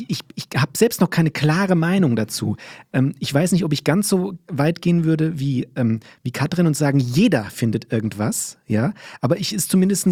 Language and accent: German; Limburg, Hesse, Germany; ich bin in Limburg groß geworden und da haben wir am Stadtrand gewohnt. Meine Eltern wohnen am Stadtrand, ja, relativ ländlicher Stadtrand.